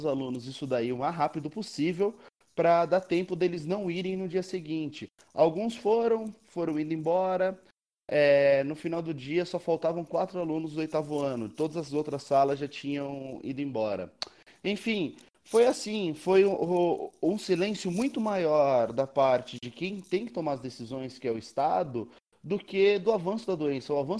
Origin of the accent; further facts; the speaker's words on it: Osasco, São Paulo, Brazil; Eu sou de Osasco e trabalho em São Caetano.